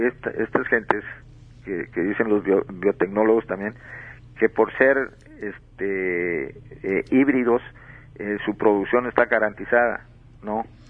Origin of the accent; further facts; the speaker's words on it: Mexico; el alimento básico de nosotros como pueblo mexicano es el maíz.